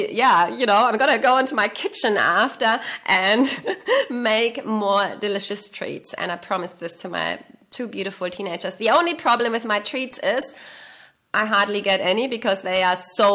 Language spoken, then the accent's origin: English; Germany; accent: German; English is a second language; this very somber, stern, dark German living, which I'm not, even though my accent is still a little bit like that.